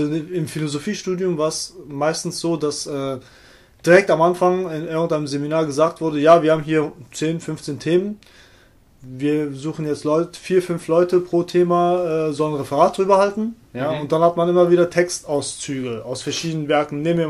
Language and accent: German; Koblenz, Rhineland-Palatinate, Germany; Ich bin aus Koblenz.